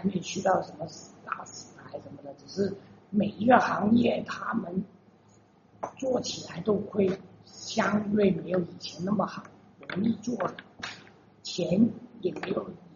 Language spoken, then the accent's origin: Chinese; Guangdong, China; 你作为一个广东人，吃很重要。